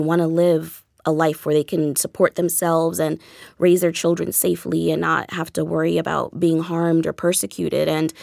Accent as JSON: {"language": "English", "region": "Washington, D.C. area", "country": "United States", "tie": "born or raised there", "said": "I'm the daughter of immigrants. I grew up in the Washington, D.C. area, so immigrants' rights was always something that was at the forefront."}